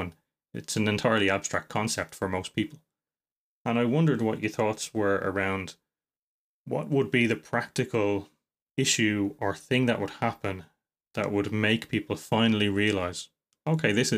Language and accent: English; Ireland; When I grew up in Ireland